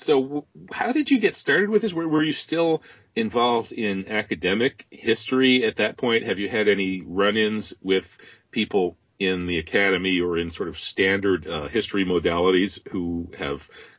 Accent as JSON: {"language": "English", "region": "Wisconsin", "country": "United States", "tie": "born or raised there", "said": "I grew up in Wisconsin in the 1970s, and here in the heartland, the 60s didn't really arrive until the 70s."}